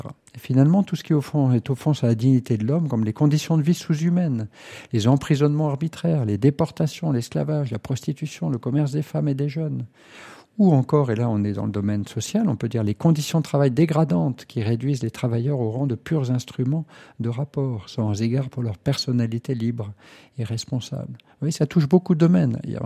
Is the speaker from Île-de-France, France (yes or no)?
no; Valenciennes, Hauts-de-France, France; je suis originaire de Valenciennes